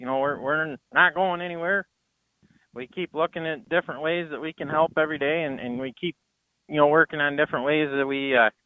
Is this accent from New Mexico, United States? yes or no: no; Imlay City, Michigan, United States; So home base for us is eastern side of Michigan, where I'm from a little town called Emily City here. We're about an hour and a half kind of north of Detroit.